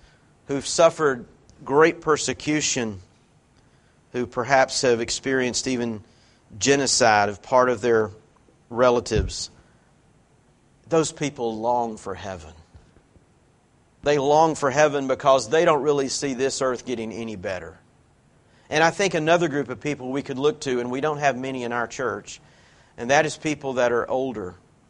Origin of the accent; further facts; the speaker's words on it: the South, United States; now in Morgantown, United States; That's discouraging to me as a Southerner. But I was told when I moved here, I moved to the Salt Belt.